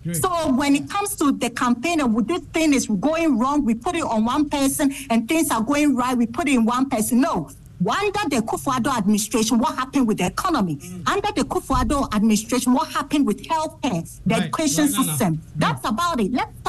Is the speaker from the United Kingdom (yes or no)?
no; Ghana; now in United States; As a Ghanaian third world country, that needs to put policies or execute policies that will help the country develop.